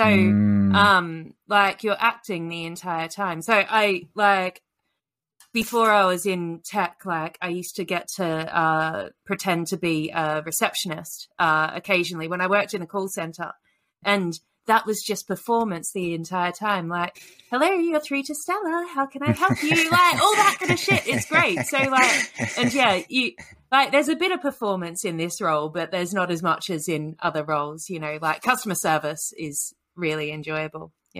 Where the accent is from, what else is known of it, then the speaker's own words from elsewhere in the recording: Australia; I'm Australian, hell, like, of course I do.